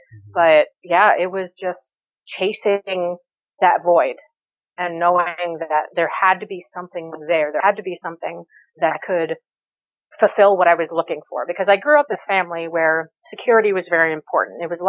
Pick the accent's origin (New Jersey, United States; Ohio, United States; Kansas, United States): New Jersey, United States; I'm from New Jersey, so generally that's kind of how New Jersey people function, is that very abrasive sort of personality.